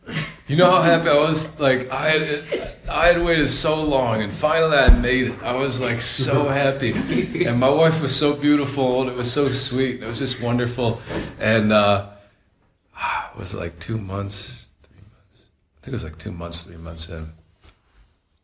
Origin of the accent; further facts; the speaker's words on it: Buffalo, New York, United States; born there; I just thank God I was born in Buffalo.